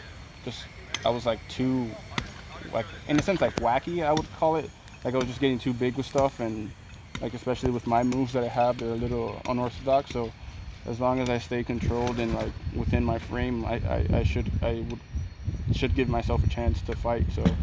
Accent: Miami, Florida, United States

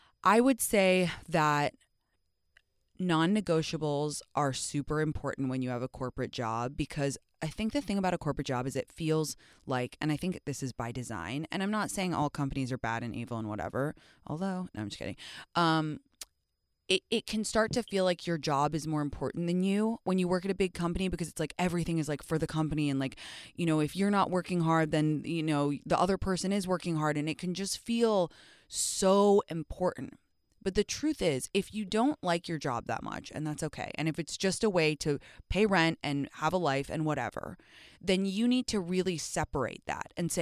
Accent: England, United Kingdom; Okay, I'm from England.

